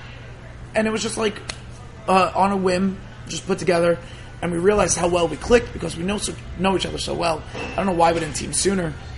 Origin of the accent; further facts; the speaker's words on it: New York City, New York, United States; But that's because I'm from Staten Island, and all of us love … because we kind of have to.